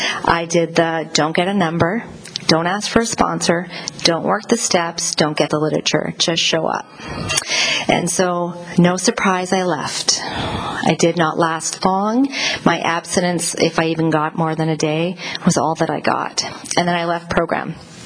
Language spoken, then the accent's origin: English; Mission, British Columbia, Canada; I come from Mission, BC, Canada.